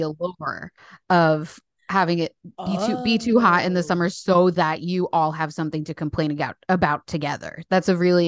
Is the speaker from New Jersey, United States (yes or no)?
yes; New Jersey, United States; now in United Kingdom; I'm from New Jersey. I live in the UK.